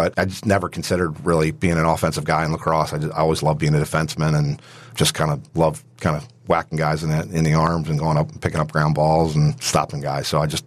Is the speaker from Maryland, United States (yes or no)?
yes; Baltimore, Maryland, United States; Well, I grew up in Baltimore, and obviously lacrosse is a pretty big deal down there.